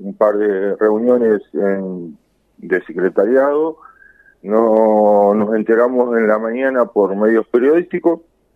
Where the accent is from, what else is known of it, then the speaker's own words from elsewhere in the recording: Puerto Madryn, Chubut, Argentina; yo soy de Madryn